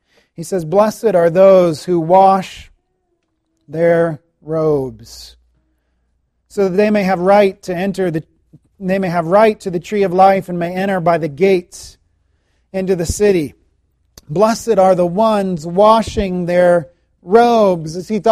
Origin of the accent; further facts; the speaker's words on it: United States; now in Calgary, Canada; Calgary has a lot of dogs compared to where I grew up in the States.